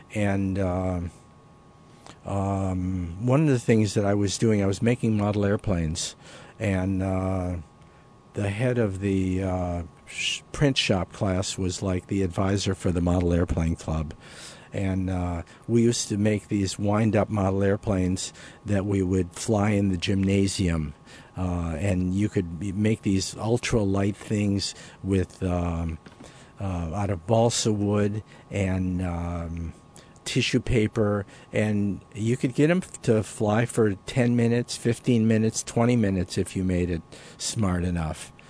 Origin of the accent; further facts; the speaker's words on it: Detroit, Michigan, United States; When I was growing up in Detroit, I lived in two different houses. They were two family houses.